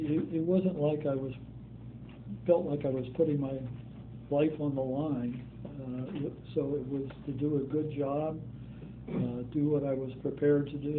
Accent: Cincinnati, Ohio, United States; I mean, I grew up in Cincinnati. I went lived at home. I'd always been there.

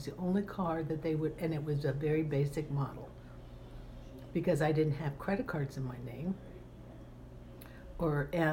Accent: Fairfax, Virginia, United States; I grew up in Fairfax City, between 4th grade through 8th grade, and we rode our bikes all over Fairfax City.

